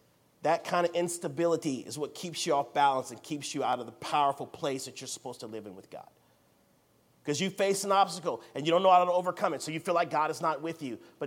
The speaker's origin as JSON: {"language": "English", "country": "United States", "said": "They don't know I'm just an American guy."}